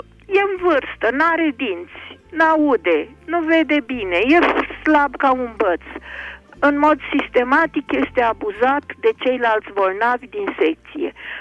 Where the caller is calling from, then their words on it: Piatra Neamț, Neamț County, Romania; din Piatra Neamț.